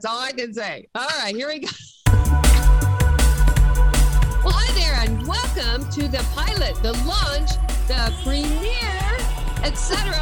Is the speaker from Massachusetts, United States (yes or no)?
no; Nebraska, United States; also born or lived in Indiana / Pittsburgh / Wichita; now in Seattle, United States; and I grew up in Nebraska, but lived in Indiana, Pittsburgh, Wichita, and then Seattle finally.